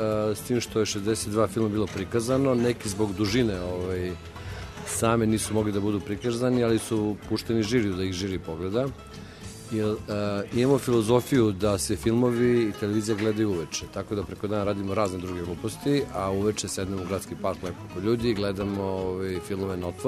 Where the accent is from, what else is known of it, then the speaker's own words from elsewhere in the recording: Belgrade, Serbia; Ja sam Beograđanin, 7 generacija